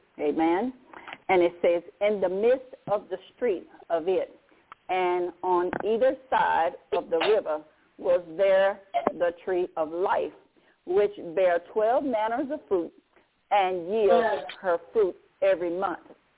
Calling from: Baton Rouge, Louisiana, United States; I am calling from Baton Rouge, Louisiana

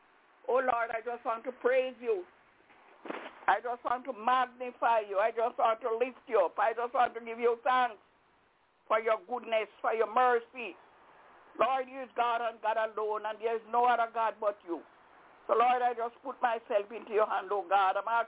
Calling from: Albany, New York, United States; I'm calling from Albany, New York.

